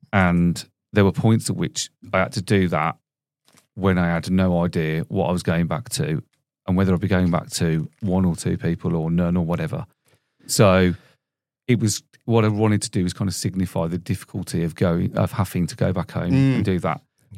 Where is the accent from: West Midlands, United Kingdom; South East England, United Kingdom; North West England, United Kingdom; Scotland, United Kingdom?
West Midlands, United Kingdom; Solihull; born there; Oh, yeah. I was born in Solihull Hospital 45 years ago.